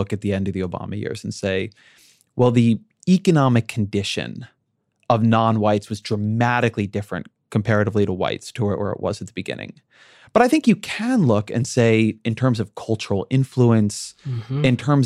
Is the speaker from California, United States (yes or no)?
yes; California, United States; Just like I come from Orange County. Orange County is a super diverse place.